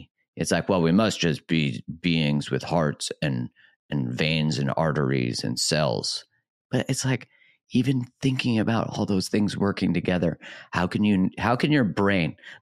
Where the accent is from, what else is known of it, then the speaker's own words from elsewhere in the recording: Canada; when I'm Canadian